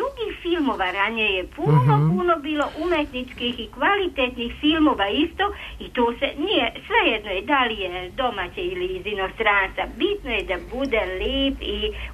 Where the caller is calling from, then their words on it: Palić, Vojvodina, Serbia; Znate, kod nas u Subotici na Paliću bilo je divno ranije. Ja sam posle ratno dete, posle drugog svjetskog rata.